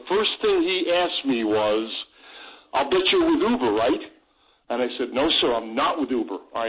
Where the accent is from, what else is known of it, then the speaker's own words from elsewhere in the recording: Connecticut, United States; I'm from Connecticut.